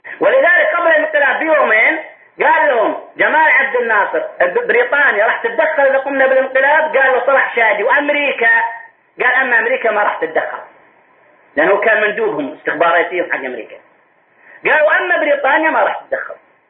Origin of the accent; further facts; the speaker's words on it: Saudi Arabia; وكانت الجامعات عندنا في السعودية في بدايتها